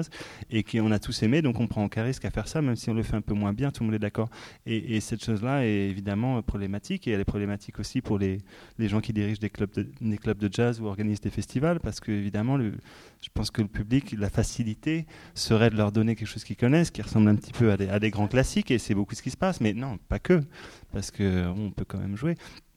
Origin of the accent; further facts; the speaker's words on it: Paris, Île-de-France, France; born there; Je suis né à Paris, je suis français.